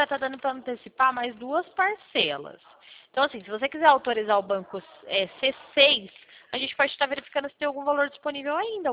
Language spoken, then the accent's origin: Portuguese; Pirassununga, São Paulo, Brazil; Mas eu não sou de Campinas, não. Eu sou de Pirassununga.